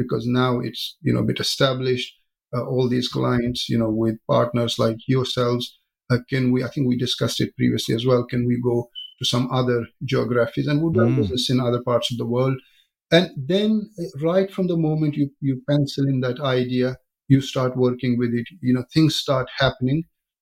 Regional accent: Jammu and Kashmir, India; born there; But I was born in Kashmir, which is a place to the northern sides of India. It's an area between India and Pakistan. And in the early days as well, you know, I obviously come from a very middle-class background.

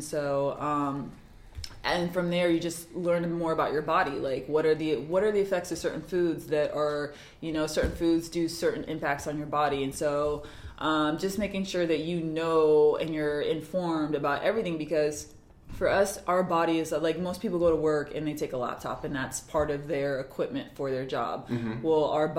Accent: Des Moines, Iowa, United States; No, I grew up in Des Moines, Iowa.

